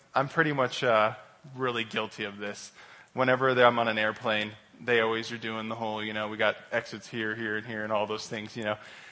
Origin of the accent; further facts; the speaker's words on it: Denver, Colorado, United States; moved away; I'm from Denver. I've been down here for like 3 years now, though.